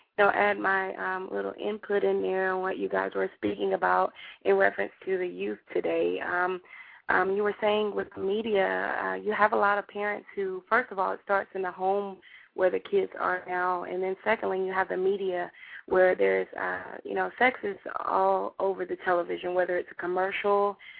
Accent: Georgia, United States; I'm from Georgia, so there are some cities who have, you know, 50% dropout rates within the students.

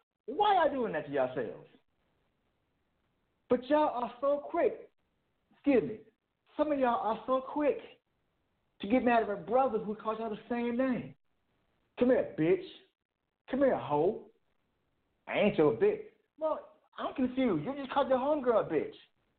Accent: Arkansas, United States; also born or lived in Prescott; now in Minnesota, United States; I am an African-American male, born and raised in Arkansas. Born in Prescott, which is about an hour and a half and 2 hours away from Little Rock.

